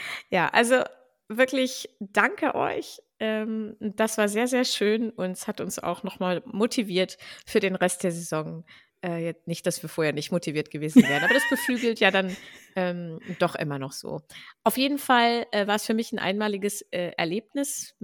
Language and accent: German; Hanover, Lower Saxony, Germany; Sorry, ich bin aus Hannover, das darf ich sagen.